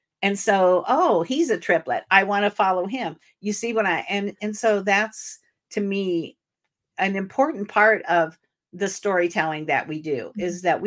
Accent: Warsaw, Illinois, United States; And that's where I was originally from Warsaw, Illinois, but he was an Illinois guy.

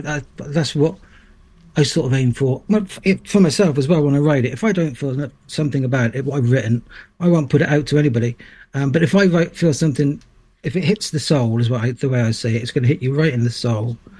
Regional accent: Trowbridge, South West England, United Kingdom; I am a poet from Trowbridge.

